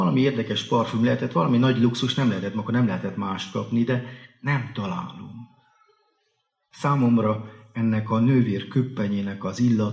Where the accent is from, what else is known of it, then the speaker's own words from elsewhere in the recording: Transylvania, Romania; Ugye én Erdélyből származom